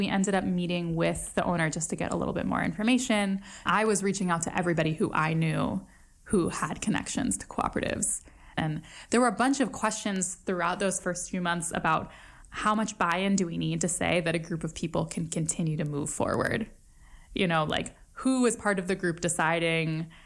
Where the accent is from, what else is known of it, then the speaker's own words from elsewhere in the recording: West Coast, United States; I grew up on the West Coast.